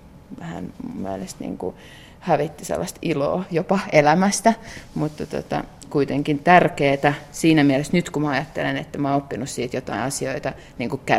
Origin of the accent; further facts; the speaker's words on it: Vantaa, Uusimaa, Finland; born there; also born or lived in Helsinki; No, tai siis mä oon Vantaalta syntyjä, mutta Helsingissä sit asunut teinistä.